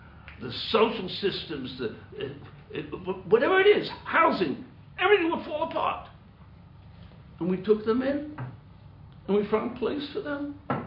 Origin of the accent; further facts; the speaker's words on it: Brooklyn, New York, United States; I lived in Williamsburg. I grew up in Williamsburg. Brooklyn. I'm a Brooklyn boy.